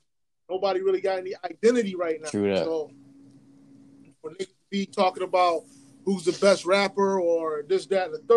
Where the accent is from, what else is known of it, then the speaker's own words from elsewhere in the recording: Rochester, New York, United States; yo, I'm from Rochester, New York.